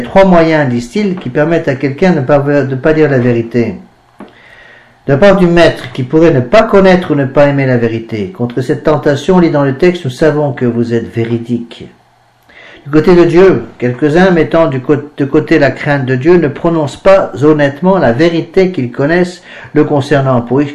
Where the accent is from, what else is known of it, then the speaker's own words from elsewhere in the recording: France; C'est vrai qu'on est français, qu'il faut être fier de notre pays, c'est sûr.